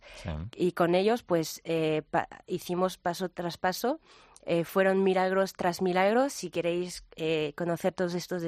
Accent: France; moved away as an adult; now in Madrid, Spain; yo soy francesa, tengo 24 años, no tengo familia aquí

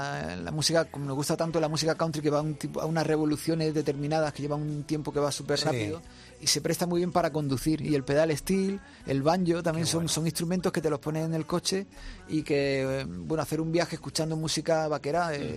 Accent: Granada, Andalusia, Spain; soy del Albaicín, pero bueno, está toda la vida en Granada capital.

